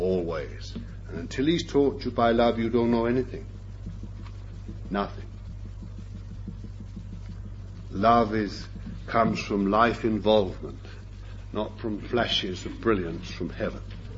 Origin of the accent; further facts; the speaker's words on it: London, United Kingdom; born there; Sorry, I'm not a country bumpkin. I was born in London.